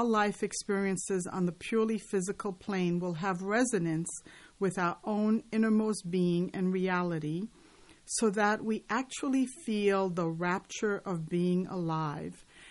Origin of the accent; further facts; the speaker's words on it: Haiti; now in United States; as a Black person, I'm originally from Haiti, so I wasn't born in the American culture